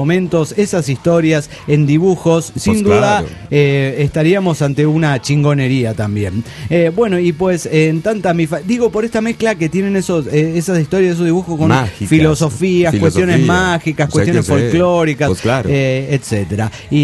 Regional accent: Juliaca, Puno, Peru; de Juliaca, Perú.

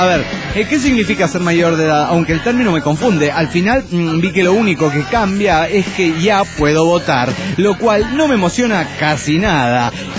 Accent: Zapopan, Jalisco, Mexico; de Zapopan, Jalisco, México.

